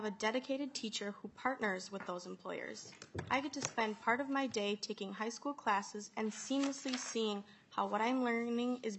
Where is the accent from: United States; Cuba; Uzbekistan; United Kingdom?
United States; North Branch; and I'm also from North Branch.